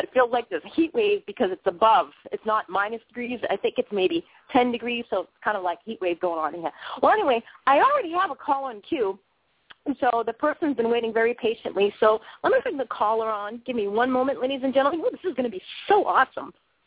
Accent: Boston, Massachusetts, United States; now in Maine, United States; I was born and bred in Boston. I went from an extremely cold place to an even more cold place up in Maine

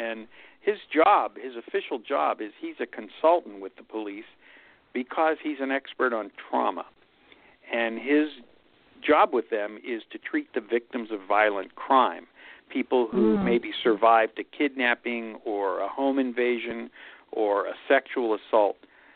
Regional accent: Pittsburgh, Pennsylvania, United States; You know, when I grew up in Pittsburgh, mm-hmm. it was all steel mills and smoky skies, a very blue-collar industrial town.

